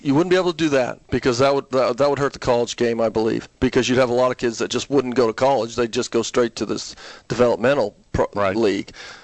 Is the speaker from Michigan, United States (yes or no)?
no; Denver, Colorado, United States; Yeah, but something like I come from Denver